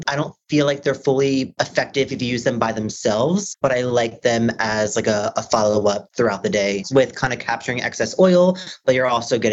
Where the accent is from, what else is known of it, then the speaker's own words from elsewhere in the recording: New Jersey, United States; So I grew up in Jersey Shore. So no one ever told me about like sun protection because my family was like putting babe oil on with like, the reflectors.